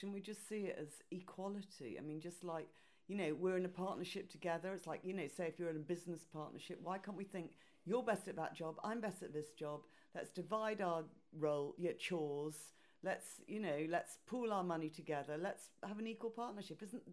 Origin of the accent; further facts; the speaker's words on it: Yorkshire and the Humber, United Kingdom; also born or lived in Dorset / London; I'd come from living actually in Dorset. I'm not from Dorset, I'm from Yorkshire, but I hadn't lived in London for 12 years.